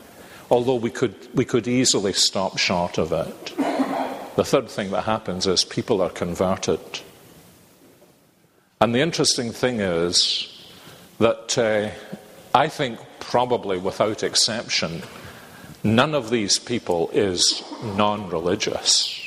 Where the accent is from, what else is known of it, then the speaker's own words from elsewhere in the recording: Scotland, United Kingdom; we're Scottish